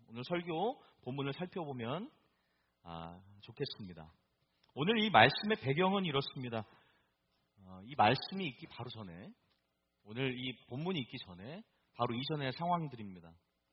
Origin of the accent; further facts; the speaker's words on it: Boston, Massachusetts, United States; now in Virginia, United States; 저는 보스턴 출신이에요. 이제는 뭐 버지니아 산 지 한 10년이 돼가니까 보스턴이랑 거의 비슷한 시간 동안에 살았던 것 같습니다.